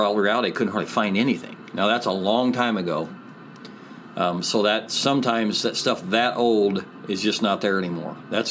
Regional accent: Angola, Louisiana, United States; This is news to me, and I'm from Angola.

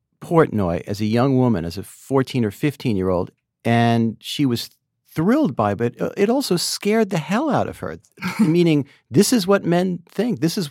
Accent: New Jersey, United States; I grew up in New Jersey, a Jewish boy, a male of a certain age.

